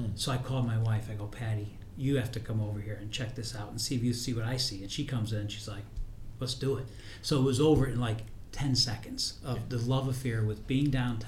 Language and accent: English; Chicago, Illinois, United States; I'm from Chicago originally, but I married a Wakefield girl.